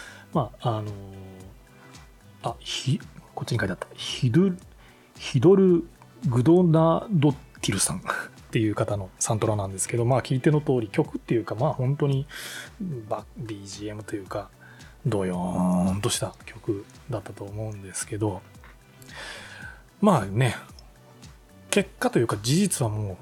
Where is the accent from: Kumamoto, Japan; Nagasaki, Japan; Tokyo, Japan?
Nagasaki, Japan; 僕長崎出身なんで、やっぱ8月の9日になるとこう登校日が決まって、で長崎市内に小学校2年の途中から3年生いっぱいまで1年半ぐらいしかなかった市内に小学校に行ってて